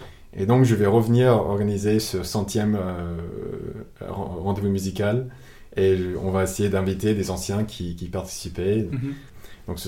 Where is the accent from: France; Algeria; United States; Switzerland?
United States; French is a second language; en tant qu'Américain, j'étais logé à la Fondation des États-Unis.